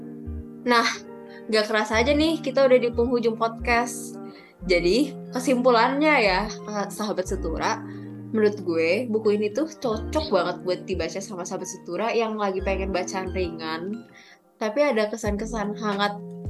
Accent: Tangerang, Banten, Indonesia; now in Bandung, Indonesia; kita anak rantau ya Jok, kayak aku dari Tangerang

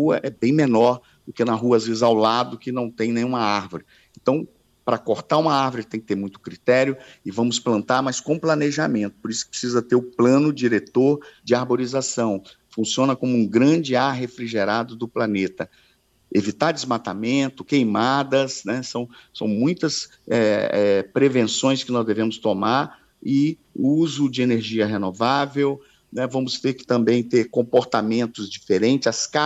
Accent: Alegre, Espírito Santo, Brazil; A minha terra, o Alegre, lá

